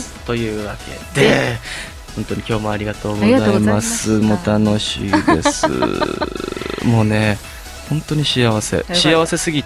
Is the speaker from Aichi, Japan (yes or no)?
no; Kumamoto, Japan; 僕はあの、熊本出身なんで